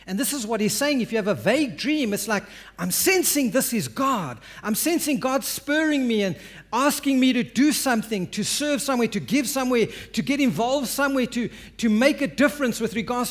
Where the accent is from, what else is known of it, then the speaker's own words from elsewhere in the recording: South Africa; you're thinking as a South African, ach, I'm vlees wees, man.